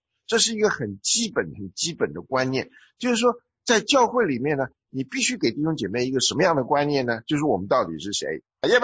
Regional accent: China; 我们从中国来的人呢

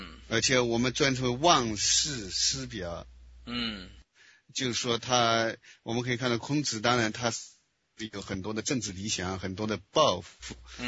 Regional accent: China; 对我们中国人来说，特别是可以说一种正宗的文化

